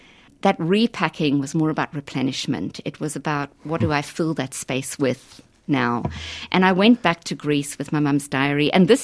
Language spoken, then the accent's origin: English; South Africa; I am South African by birth, and I grew up as a white South African during the apartheid years.